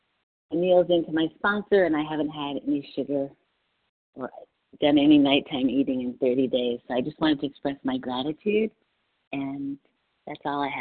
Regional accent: New Jersey, United States; I'm from New Jersey.

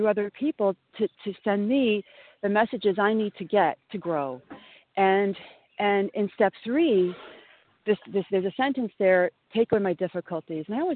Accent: Illinois, United States; You know, I grew up in Southern Illinois, and we had the most spectacular scenery where I was.

